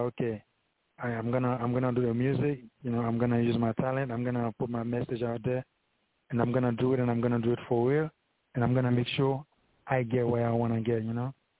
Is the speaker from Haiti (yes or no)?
yes; Haiti; So when I was growing up in Haiti, I used to hang out with some of the guys in my neighborhood that used to do music.